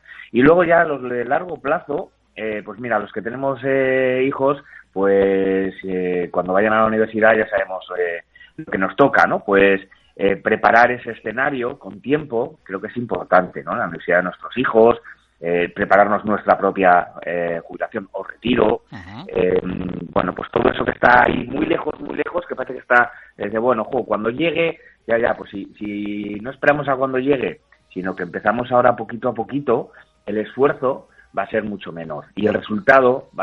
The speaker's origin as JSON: {"language": "Spanish", "region": "Basque Country", "country": "Spain", "said": "como buen vasco"}